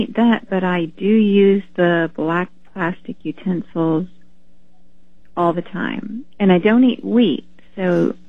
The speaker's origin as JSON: {"language": "English", "region": "New York", "country": "United States", "said": "I'm from New York."}